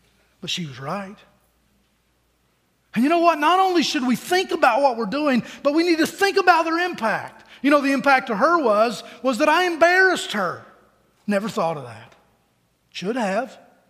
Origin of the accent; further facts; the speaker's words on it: Pennington Gap, Virginia, United States; I told him that I was from Southwest Virginia, a little place called Pennington Gap.